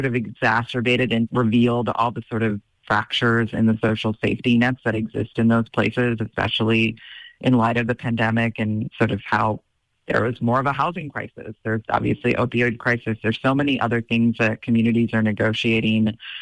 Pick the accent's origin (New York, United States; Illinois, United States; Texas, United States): Texas, United States; Governor Greg Abbott of my home state of Texas